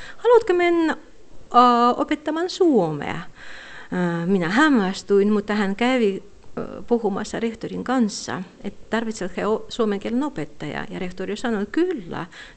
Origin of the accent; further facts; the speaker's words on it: Tartu, Tartu County, Estonia; Finnish is a second language; moved away as an adult; now in Russia; oikeastaan kotoisin olen Virosta, Tartosta. Olen siellä syntynyt ja käynyt koulua 17 vuotta. Sitten vuoden olen siellä ollut töissä. Ja sen jälkeen olen tullut Pietarissa opiskelemaan yliopistoon.